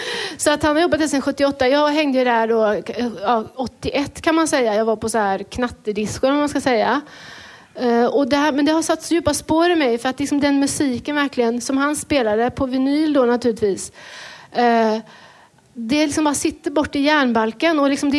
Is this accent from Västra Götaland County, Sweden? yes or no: yes; Partille, Västra Götaland County, Sweden; Jag är socialantropolog från Björndammen i Partille.